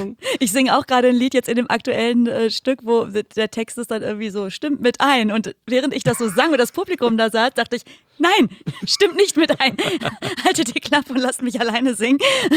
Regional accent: Lünen, North Rhine-Westphalia, Germany; now in Cologne, Germany; Ich komme aus Lünen, das ist bei Dortmund, Kreis Unna. Jetzt auch nicht so ein Riesenkulturschock nach Köln zu ziehen, aber es ist schon was anderes tatsächlich.

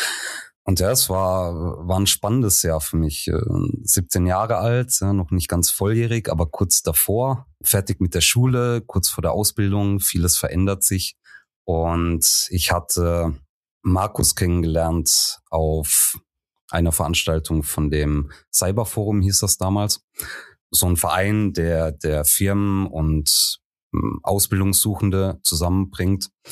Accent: Rhineland-Palatinate, Germany; Ich komme ja vom Land aus der Pfalz.

